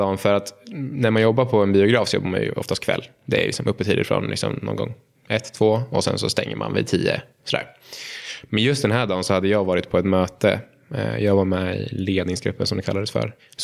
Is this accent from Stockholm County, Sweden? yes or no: no; Uppsala, Uppsala County, Sweden; Nej, men jag är uppväxt i centrala Uppsala